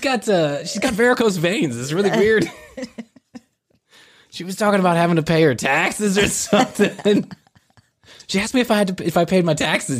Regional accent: Chicago, Illinois, United States; There was a guy when I grew up in Chicago.

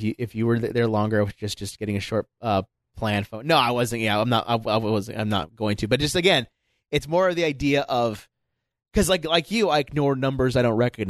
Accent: Las Vegas, Nevada, United States; Mine's like, hi, I'm from Vegas.

